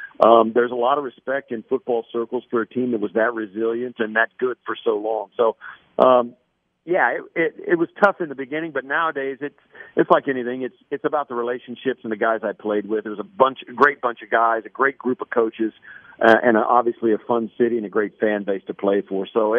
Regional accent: Kiowa, Kansas, United States; also born or lived in Smith Center / Wichita County; Well, I was born in Smith Center, Kansas, in north central Kansas, but my dad was a minister. We grew up in Kiowa, Kansas

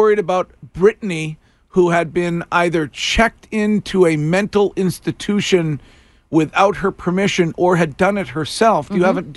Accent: Stowe, Vermont, United States; called in to my hometown police department, the Stowe PD

